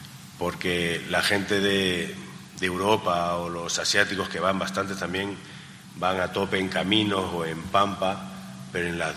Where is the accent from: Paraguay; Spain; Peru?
Peru; Y como piloto peruano, los medios pues te seguían